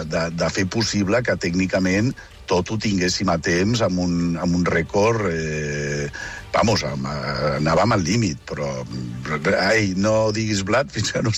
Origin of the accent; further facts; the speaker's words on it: Barcelona, Catalonia, Spain; com a ciutadans de Barcelona, com a catalans